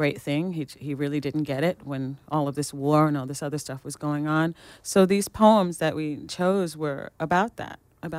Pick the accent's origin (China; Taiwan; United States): United States; Kentucky; basically paying homage to my family in Kentucky, because we're from Appalachia, we're a coal mining family